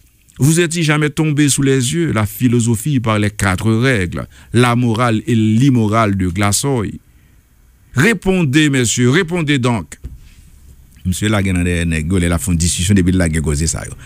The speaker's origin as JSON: {"language": "French", "country": "Haiti", "said": "parce que je suis haïtien dans le pays"}